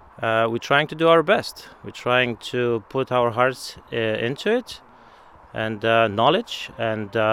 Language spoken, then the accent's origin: English; Dungarvan, County Waterford, Ireland; I'm from Dungarvan myself, and I work as a carpenter.